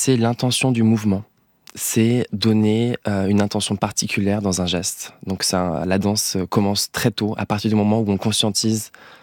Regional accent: Nantes, Pays de la Loire, France; j'ai la chance d'être un enfant de la République, puisque en fait, j'ai grandi donc à Nantes.

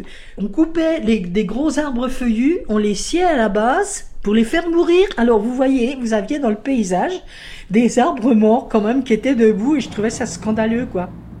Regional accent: Bourgogne-Franche-Comté, France; Je suis une vraie Morvandelle, je suis née juste au-dessus d'Autun. Et donc, moi, toute ma jeunesse, mon enfance, je l'ai passée pratiquement dans la forêt. Mais j'ai quitté le Morvan quand même pendant des années quand j'ai suivi un peu mon mari.

